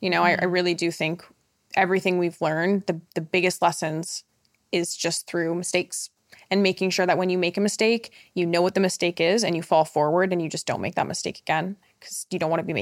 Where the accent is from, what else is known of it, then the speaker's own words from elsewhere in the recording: Toronto, Ontario, Canada; I'm from Toronto.